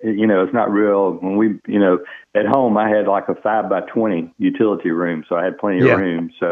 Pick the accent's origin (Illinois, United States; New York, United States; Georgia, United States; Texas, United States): Georgia, United States; Augusta; moved away as an adult; moved here from Augusta, Georgia, about 6-8 months ago, and I had helped a guy install two or three of them in my hometown